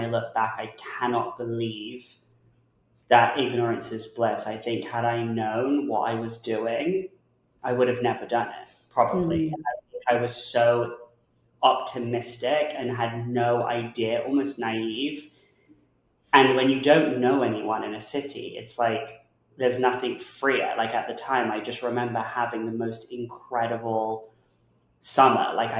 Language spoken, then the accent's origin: English; England, United Kingdom; I think growing up in England, where it's not really the culture to just talk to everyone and anyone